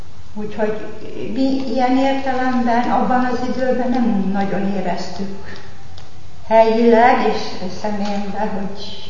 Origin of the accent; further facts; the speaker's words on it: Szeged, Csongrád-Csanád, Hungary; Én szegedi vagyok